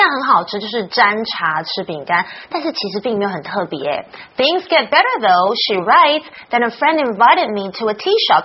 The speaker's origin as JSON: {"language": "English", "country": "Australia", "tie": "born or raised there", "said": "I love Tim Tams when I grew up in Australia."}